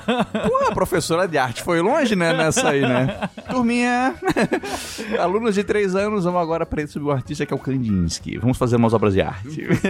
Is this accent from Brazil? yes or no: yes; Santa Catarina, Brazil; porra, nunca saí do Brasil. Mal e mal saí de Santa Catarina.